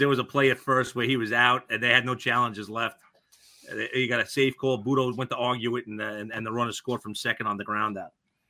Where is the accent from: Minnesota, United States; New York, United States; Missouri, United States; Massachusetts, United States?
New York, United States; There's no Boston to root against. I'm just saying, as a New Yorker, right?